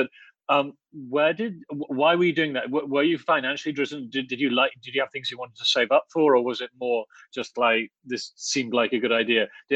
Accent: Oxford, South East England, United Kingdom; there was absolutely nothing like this going on when I was a boy growing up in Oxford.

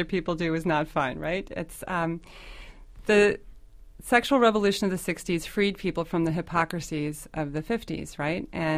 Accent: the South, United States; And yes, I grew up in the South, and evangelicalism was not fixated on sex.

